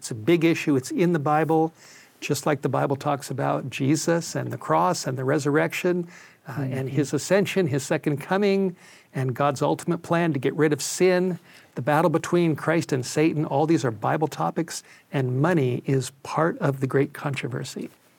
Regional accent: California, United States; I got involved in just the wildlife, growing up in the Southern California area, got involved in the discos and the parties and the drugs, the alcohol.

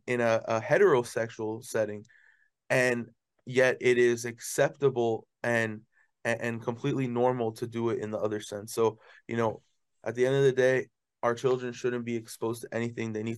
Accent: Miami, Florida, United States; Then I went into the Latin world and I was writing English hooks for Latin artists because I'm from Miami.

